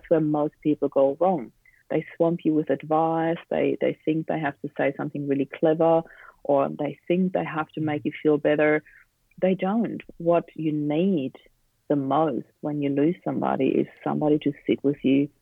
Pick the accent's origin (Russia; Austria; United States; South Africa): Austria; English is a second language; moved away as an adult; now in Australia; So I grew up in Austria. And that's where the accent comes from, in case people are wondering. And I moved to Australia in 2004.